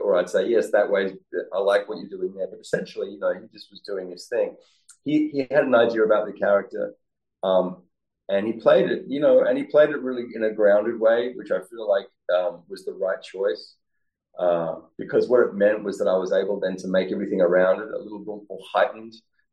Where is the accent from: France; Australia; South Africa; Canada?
Australia; now in United States; I live in America. I'm Australian, but I live in America. I've been here for a while.